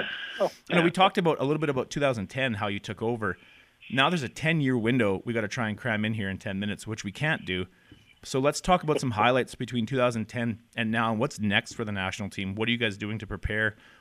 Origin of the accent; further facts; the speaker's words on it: Lloydminster, Canada; And for me, growing up in Lloyd, you know, we had 4-time junior champs in Lloyd.